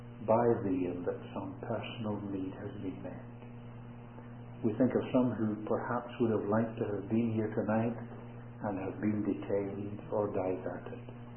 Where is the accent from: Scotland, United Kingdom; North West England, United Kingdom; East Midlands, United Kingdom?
Scotland, United Kingdom; Blantyre; my hometown where I was born, a little town called Blantyre in Scotland, where David Livingstone was born.